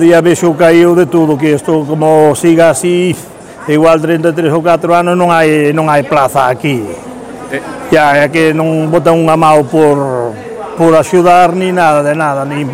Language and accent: Galician; Fervedoira, Galicia, Spain; Da Fervedoira, Lugo.